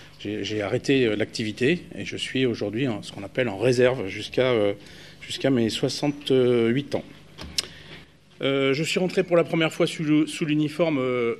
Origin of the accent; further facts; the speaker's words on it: France; la paix nous a coûté cher, en tant que Français